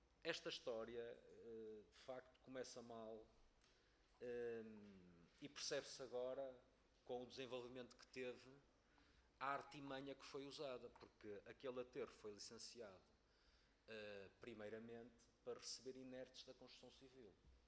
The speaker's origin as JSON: {"language": "Portuguese", "town": "Valongo", "region": "Norte", "country": "Portugal", "said": "eu vivo, sou de Valongo, vivo em Valongo"}